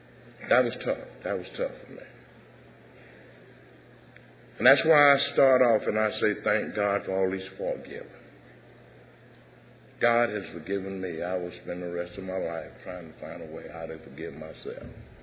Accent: San Antonio, Texas, United States; born there; The thing is, I came here and I was born in San Antonio, Texas.

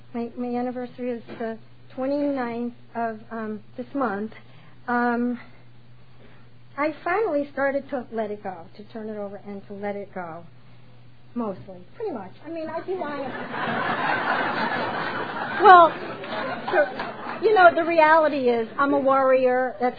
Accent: New York, United States; I'm from New York, and if you don't know what Sing Sing is, it's this humongous prison on the Hudson

